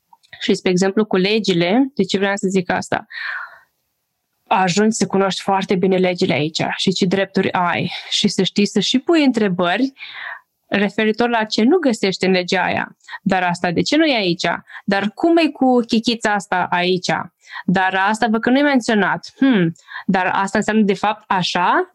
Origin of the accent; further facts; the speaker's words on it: Romania; moved away; lucrurile astea mie, sincer, mi-e dor, pentru că fac parte din fibra ta ca român.